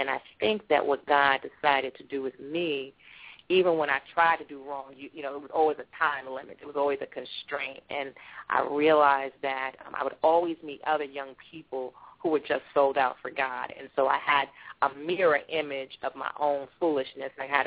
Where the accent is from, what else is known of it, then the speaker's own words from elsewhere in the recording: Greenburgh, New York, United States; I am originally from New York. I have come from a place, a little town like Bethlehem, just place called Greenberg, New York, and Westchester outside of the city